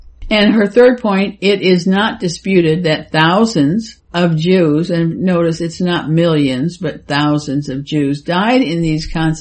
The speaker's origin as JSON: {"language": "English", "country": "United States", "said": "I, as an American, don't know what it's like to be born and grow up in a country that is putting out this kind of propaganda"}